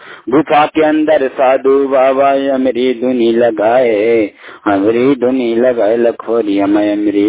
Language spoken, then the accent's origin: Hindi; Badi Char, Chhattisgarh, India; मैं ग्राम बड़ी चार का रहने वाला हूँ।